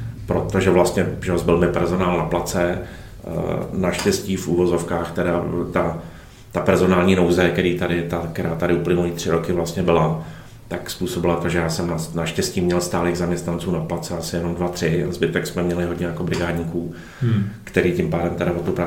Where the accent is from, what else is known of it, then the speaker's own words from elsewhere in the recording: Mariánské Lázně, Karlovy Vary Region, Czechia; protože pocházím z Mariánských Lázní.